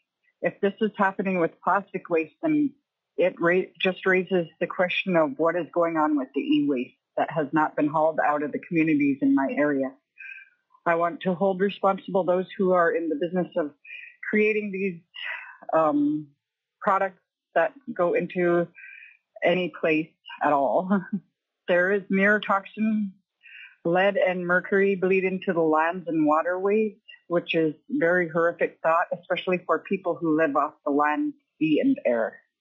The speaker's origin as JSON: {"language": "English", "town": "Wales", "region": "Alaska", "country": "United States", "tie": "born or raised there", "lives_now": "Nome, United States", "said": "I grew up in Wales, which is outside of Nome, and I now live in Nome."}